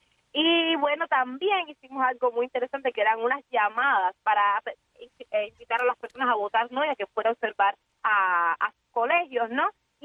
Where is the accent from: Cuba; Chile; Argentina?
Cuba; somos todos los cubanos que de verdad queremos una Cuba donde todos quepamos